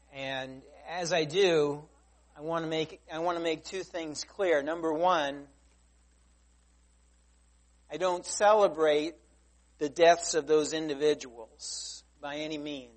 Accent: United States; even though I'm an American and I believe in freedom of speech

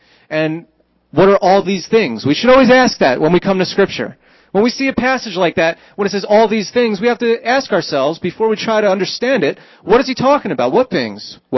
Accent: New Jersey, United States; Blessed be New Jersey. I grew up in New Jersey.

